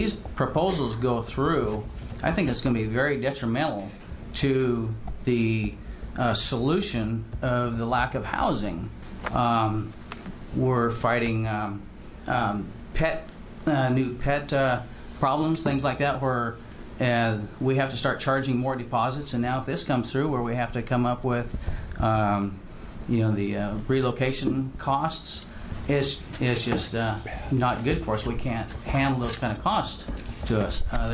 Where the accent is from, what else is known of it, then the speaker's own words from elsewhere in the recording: Coos Bay, Oregon, United States; this is my wife. We're from Coos Bay.